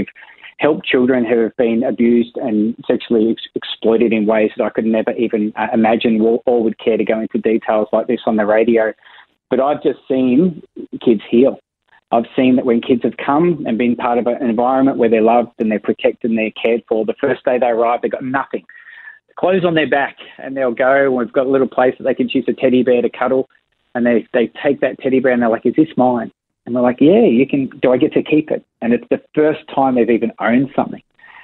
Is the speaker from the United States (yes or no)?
no; Australia; So I grew up in Australia